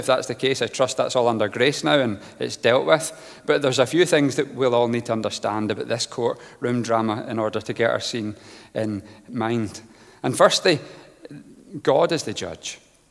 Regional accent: Scotland, United Kingdom; My accent deceives me. I'm from Scotland, and growing up there, I am partial to a wee drink

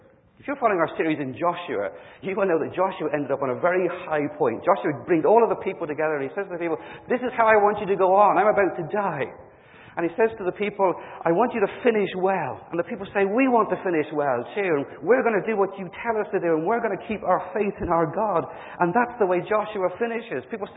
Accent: Dublin, Leinster, Ireland; now in Northern Ireland, United Kingdom; Or maybe I should say that if I grew up in Dublin and I'm living here in Northern Ireland

